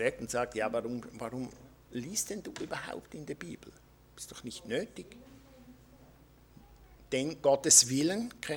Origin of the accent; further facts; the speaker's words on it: Appenzell, Appenzell Innerrhoden, Switzerland; Ich komme aus Appenzell mit meiner Frau zusammen, Brigitte.